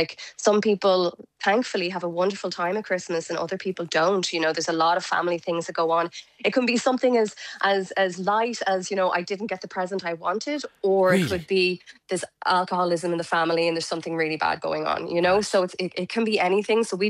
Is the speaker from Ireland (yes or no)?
yes; Tipperary, Munster, Ireland; I'm from Tipperary and I didn't know about it.